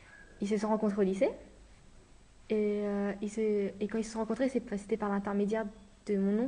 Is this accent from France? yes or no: yes; France; born there; Je suis née en France, sauf que mes parents sont. Mon père est d'origine vietnamienne et ma mère d'origine thaïlandaise, ou plutôt laotienne. Mon père est né à Saigon, au Vietnam.